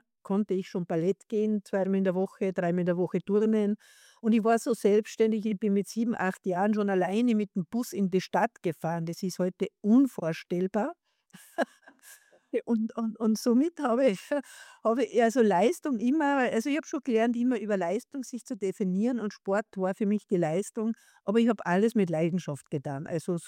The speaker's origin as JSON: {"language": "German", "region": "Salzburg", "country": "Austria", "also_born_or_lived": "Vienna", "said": "Also ich komme immer aus Salzburg"}